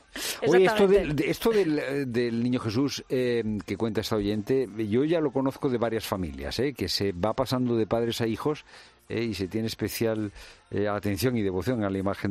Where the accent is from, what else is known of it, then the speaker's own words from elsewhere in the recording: Community of Madrid, Spain; Como madrileño, pero fenomenal